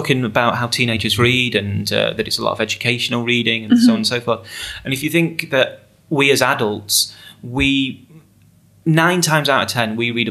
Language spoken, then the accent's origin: English; England, United Kingdom; as a, you know, 16-year-old growing up in England.